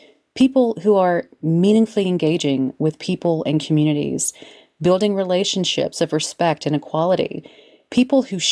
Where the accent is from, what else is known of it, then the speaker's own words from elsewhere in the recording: Beckley, West Virginia, United States; I grew up in Beckley, West Virginia, home to the Woodrow Wilson Flying Eagles